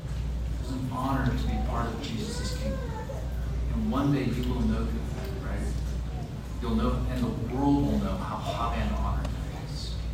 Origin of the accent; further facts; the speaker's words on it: United States; also born or lived in Mozambique; the only white kid among my neighbors, I knew what it was like to be teased and mocked for kind of being the American outsider, right?